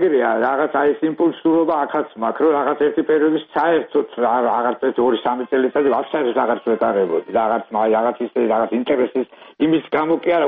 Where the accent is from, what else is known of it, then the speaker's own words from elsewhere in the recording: Tsinandali, Kakheti, Georgia; now in Freiburg, Germany; მე ბავშვობა წელი კახეთში მაგ გატარებული, დედა ჩემი იყო წინანდლი, დედა წელი ჩემი ბავშვობა წინანდალში მაგ გატარებული